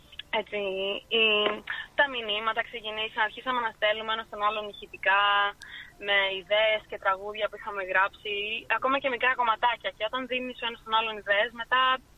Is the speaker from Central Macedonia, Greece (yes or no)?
no; Athens, Attica, Greece; Γιατί εγώ γεννήθηκα και μεγάλωσα στην Αθήνα.